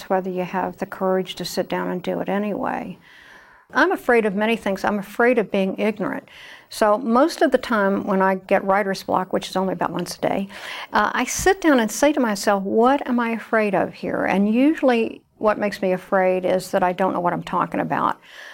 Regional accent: Louisville, Kentucky, United States; born there; I was born in Louisville, Kentucky.

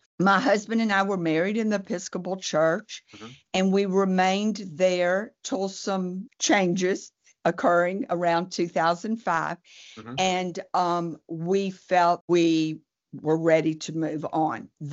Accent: Alabama, United States; moved away as an adult; now in Philadelphia, United States; I was raised in Alabama, as you can probably discern from my accent. I was raised Baptist, remained in the Baptist church until after college. Shortly after college, I moved to Philadelphia to further my education and work

